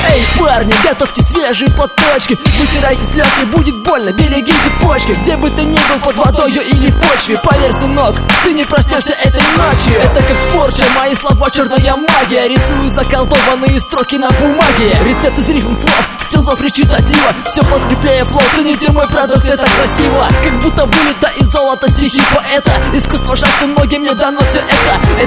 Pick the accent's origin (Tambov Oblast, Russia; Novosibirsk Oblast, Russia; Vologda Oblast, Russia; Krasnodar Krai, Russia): Novosibirsk Oblast, Russia; Novosibirsk; А когда я не представился, я из Новосибирска